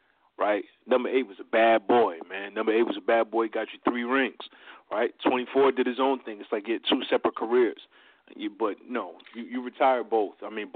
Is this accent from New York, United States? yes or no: yes; New York, United States; as a New Yorker, as a basketball fan